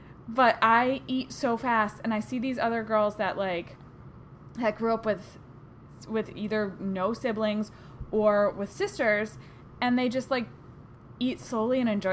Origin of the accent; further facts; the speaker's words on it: Norwich, Connecticut, United States; I'm from near the casinos. It's Norwich, near Connecticut.